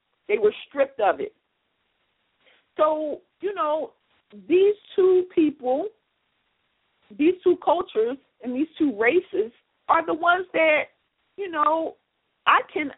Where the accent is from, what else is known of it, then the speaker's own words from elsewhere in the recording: Philadelphia, Pennsylvania, United States; So I grew up in West Philadelphia